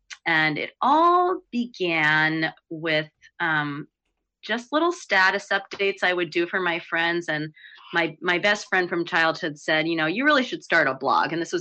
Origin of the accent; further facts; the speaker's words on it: New York City, New York, United States; I grew up in New York City and I kind of knew what his whole deal was